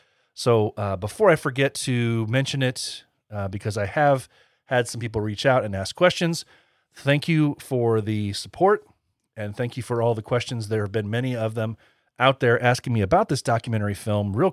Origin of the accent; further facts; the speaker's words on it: Indiana, United States; from Bearded Villains, Northern Indiana, and the host of The Heart of a Villain.